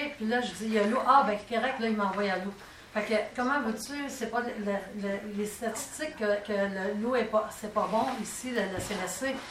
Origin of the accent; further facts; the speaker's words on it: Quebec, Canada; moi, je viens de la Mauricie, puis t'appelais loin